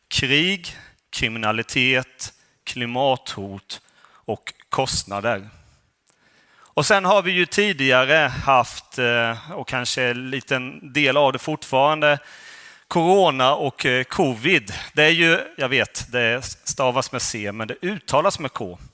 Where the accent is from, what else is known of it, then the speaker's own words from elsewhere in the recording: Tonnö, Jönköping County, Sweden; also born or lived in Värnamo / Gällsammar; now in Uppsala, Sweden; Jag är född i Värnamo och sen så är jag uppvuxen först i Gällsammar och sen i Tonnö. Är det någon som känner till de små hålorna?